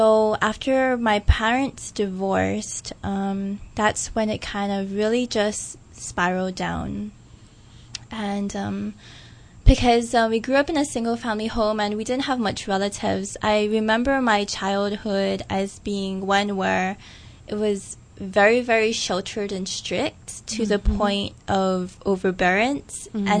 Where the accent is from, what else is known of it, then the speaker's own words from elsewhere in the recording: Honolulu, Hawaii, United States; Okay, so I grew up in town. I'm actually from the Nu'uanu side, mm-hmm. So right where the poly starts. I'm a townie.